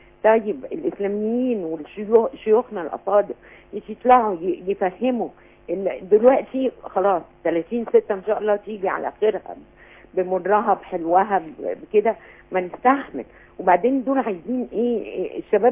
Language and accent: Arabic; Egypt; واحنا مصريين واحنا بنحب مصر